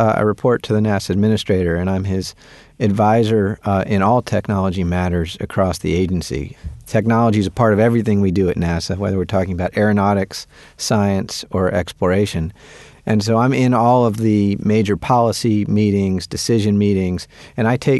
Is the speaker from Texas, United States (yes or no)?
no; Maryland, United States; I grew up right outside Washington, D.C. in Maryland.